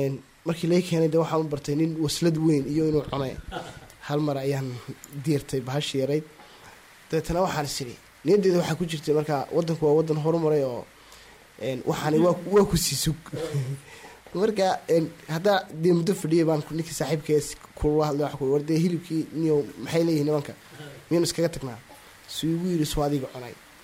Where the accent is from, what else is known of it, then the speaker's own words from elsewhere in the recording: Las Anod, Sool, Somalia; waxaan ahay reer Laascanood.